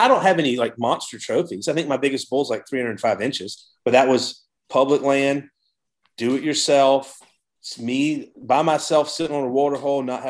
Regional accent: Savannah, Georgia, United States; moved away as an adult; also born or lived in New York City / Washington State; But so I grew up in Georgia and moved to New York City and went to grad school at the age of 32. Then I lived in Washington State for 8 years.

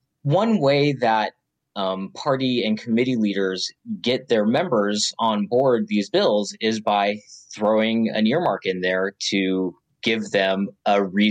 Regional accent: Georgia, United States; A big example of an earmark from my home state is the port of Savannah recently had to be dredged

